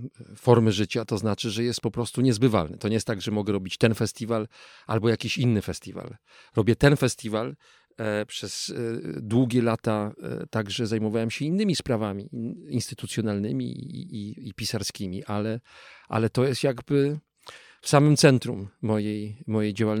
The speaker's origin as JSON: {"language": "Polish", "town": "Kraków", "region": "Lesser Poland", "country": "Poland", "said": "Nawet nie dlatego, że jestem stąd i mi to spowszedniało."}